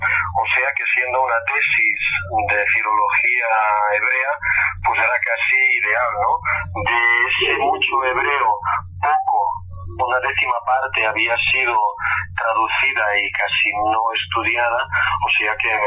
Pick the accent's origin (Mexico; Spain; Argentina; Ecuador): Spain; Tàrrega, Catalonia; Me preguntó un día, ¿tú de dónde eres? De Tárrega, ¿verdad? Y dije, pues sí.